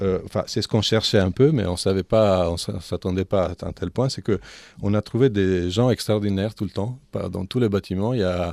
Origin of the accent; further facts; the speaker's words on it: Italy; French is a second language; Moi je suis italien, donc j'ai eu peut-être plus de facilité